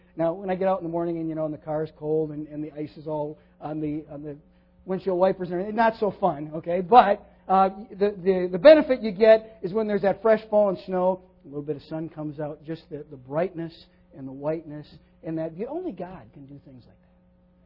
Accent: Midwest, United States; Now, I grew up in the Midwest, and there's a certain subtle beauty to the rolling plains and things

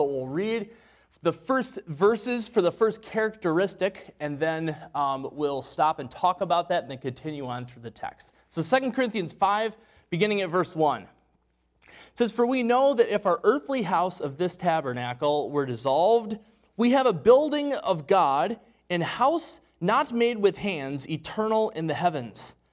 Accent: Wisconsin, United States; I'm from Wisconsin and our football team is just a lot better up there.

